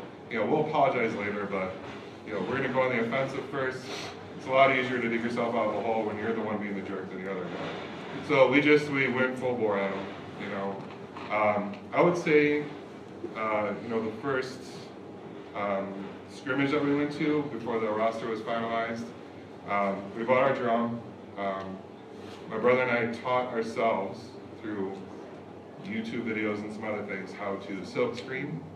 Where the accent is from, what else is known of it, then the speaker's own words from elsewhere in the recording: Pontiac, Michigan, United States; You know, we grew up in Pontiac, so, which is as close to an environment identical as Detroit as you, there can be.